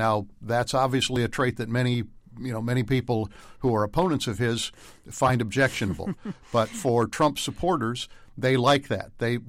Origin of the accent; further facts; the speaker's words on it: Midwest, United States; I grew up in the Midwest, so I have a sense of what that is like.